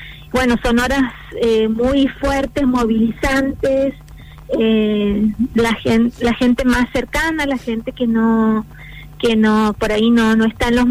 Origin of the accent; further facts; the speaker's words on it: Argentina; pero en particular para nosotros como argentinos